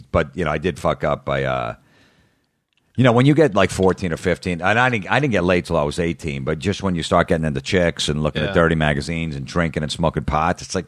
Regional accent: New Jersey, United States; All the clubs, you know, was like, because I was from Jersey, so they thought, you know, oh, this guy's from Jersey, they can't be funny.

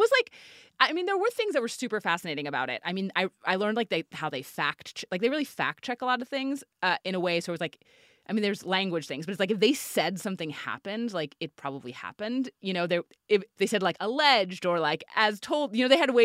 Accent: New York, United States; Like I'm from New York. I went back to New York and I like waitressed and interned at a bunch of places, including at Us Weekly.

